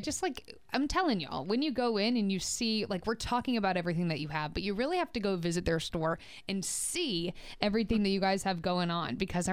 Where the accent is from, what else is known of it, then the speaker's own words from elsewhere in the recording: Florida, United States; I'm from South Florida.